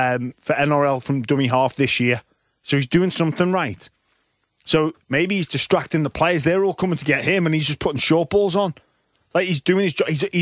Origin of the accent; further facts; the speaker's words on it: England, United Kingdom; I'm being discriminated against because I'm English.